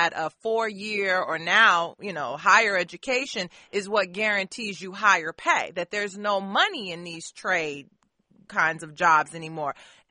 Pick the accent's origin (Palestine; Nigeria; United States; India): United States; Detroit, Michigan; I mean, I come from Detroit originally, a blue collar town.